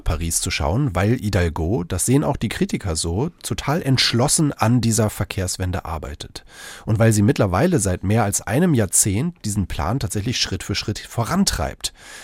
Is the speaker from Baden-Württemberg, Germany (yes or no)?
no; Münster, North Rhine-Westphalia, Germany; Wenn ich es jetzt mal vergleiche mit meiner Heimatstadt Münster